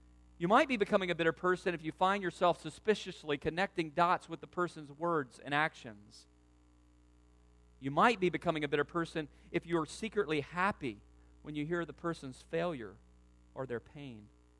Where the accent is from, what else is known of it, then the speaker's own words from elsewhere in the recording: the South, United States; Now I've told you I'm from the South, and other people from the North know about him too, but down South we love little Jeff Foxworthy.